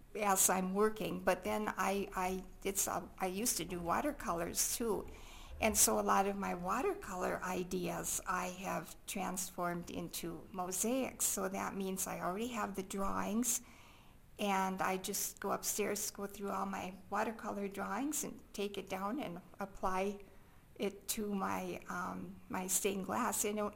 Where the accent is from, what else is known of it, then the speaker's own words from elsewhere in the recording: Rosewood, Minnesota, United States; Well, I grew up in Rosewood, Minnesota, which is about 10 miles northwest of Thief River, very tiny, tiny little town.